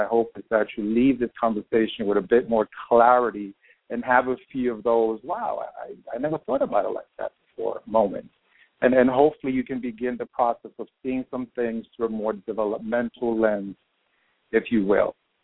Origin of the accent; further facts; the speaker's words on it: New York City, New York, United States; I live in New York City. I'm a child of immigrants from the Dominican Republic. I was raised in Washington Heights, where I have chosen to remain after I completed my academic studies.